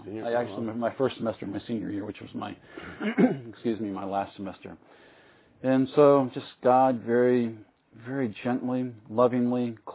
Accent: Philadelphia, Pennsylvania, United States; I'm actually from Philadelphia area and living 3 miles from where I grew up.

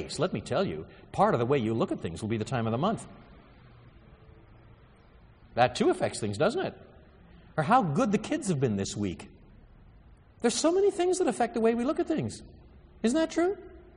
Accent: Quebec, Canada; I was brought up in French Canada.

